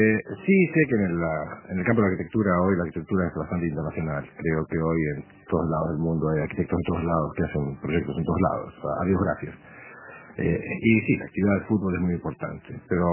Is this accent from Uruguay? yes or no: yes; Uruguay; yo soy arquitecto uruguayo